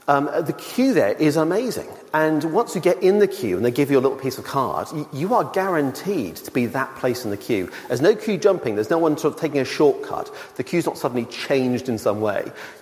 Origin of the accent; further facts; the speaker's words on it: Australia; I'm not going to talk about rugby this morning because I'm Australian.